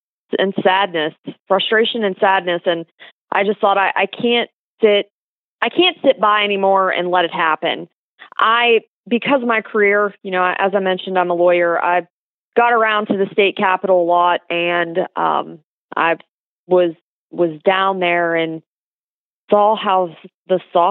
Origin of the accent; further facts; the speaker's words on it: West Virginia, United States; also born or lived in Ohio; Well, I'm from West Virginia. I was born in Ohio, but I only lived there for about 18 months, and I've spent most of my time growing up back and forth between Buchanan and Wheeling.